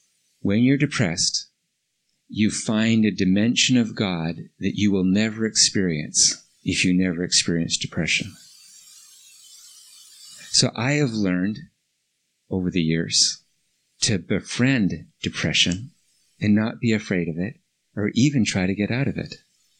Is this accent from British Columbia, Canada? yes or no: yes; Vancouver, British Columbia, Canada; I come from Vancouver, we get a lot of rain.